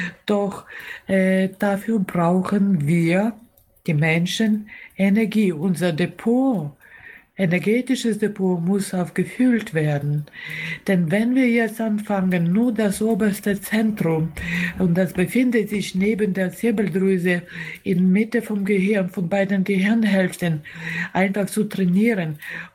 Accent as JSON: {"language": "German", "country": "Ukraine", "said": "in der Ukraine, in meiner Heimat"}